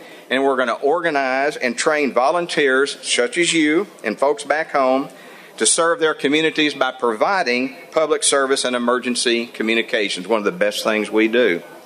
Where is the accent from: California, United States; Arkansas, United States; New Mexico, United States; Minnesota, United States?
Arkansas, United States; Little Rock; I'm from Little Rock, Arkansas.